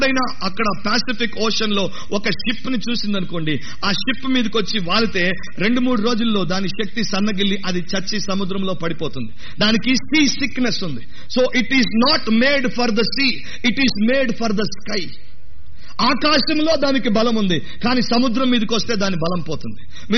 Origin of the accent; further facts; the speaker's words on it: Hyderabad, Telangana, India; నేను హైదరాబాద్ లోనే పుట్టి పెరిగాను.